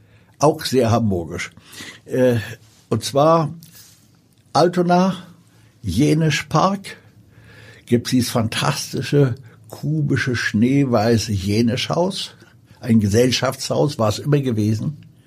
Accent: Gdańsk, Pomeranian Voivodeship, Poland; Und die erste ist natürlich, die mich geprägt hat, das war Danzig. Da bin ich buchstäblich im Hafen groß geworden, am alten Hafen.

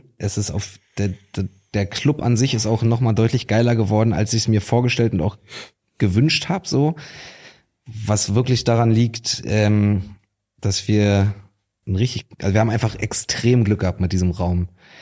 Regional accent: Berlin, Germany; ich bin halt auch hier in Berlin aufgewachsen. So, ich habe meine komplette Jugend irgendwie genau das gemacht.

